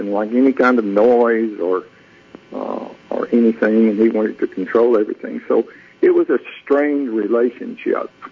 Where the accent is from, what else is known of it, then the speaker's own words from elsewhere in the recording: Center, Alabama, United States; also born or lived in Gadsden; We went back to home in Center. I grew up in Center, Alabama, just a little town at the foot of the Blue Ridge Mountains.